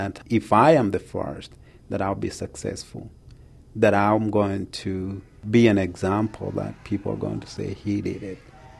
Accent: Nakuru, Nakuru County, Kenya; born there; moved away; I was born in Kenya, in a small town of Nakuru, almost 52 years ago.

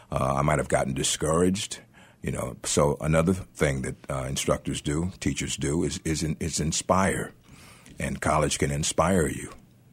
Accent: Dallas, Texas, United States; I think proximity. I mean, I grew up in Dallas and you know, back then, and I was looking around for a college I could afford.

